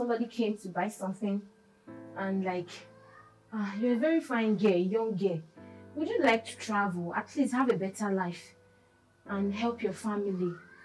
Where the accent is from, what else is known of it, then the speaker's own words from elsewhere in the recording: Nigeria; now in Russia; I was trafficked from Nigeria to Russia. It was not a nice experience at all. My younger ones were six in numbers, so you can imagine the hardship. There was no uncle, there was no auntie to help us.